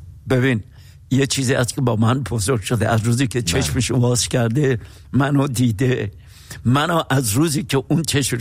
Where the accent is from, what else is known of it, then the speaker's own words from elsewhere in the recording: Tehran, Tehran Province, Iran; من اهل تهران بودم.